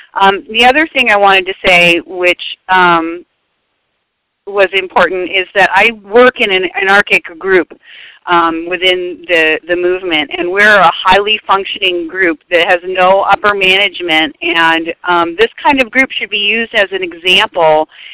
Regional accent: Seattle, Washington, United States; So the mainstream media, I'm from Seattle, the mainstream media is portraying some of the individuals

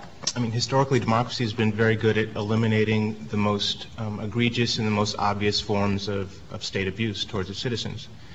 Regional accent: New York, United States; I'm from New York, so Amadou Diallo

